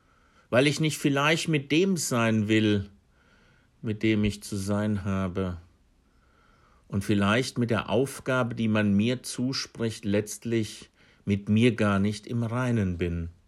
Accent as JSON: {"language": "German", "region": "Hesse", "country": "Germany", "tie": "born there", "said": "in meiner Heimatgegend im hessischen und heiligen Hinterland, eine evangelistische Gegend von Urzeiten an, in der bis heute in meiner Heimatgemeinde, in der ich geboren bin"}